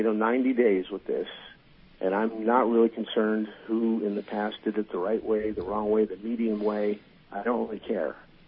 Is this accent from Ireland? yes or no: no; Santa Rosa, California, United States; I grew up in Santa Rosa, and they had a protest that got out of hand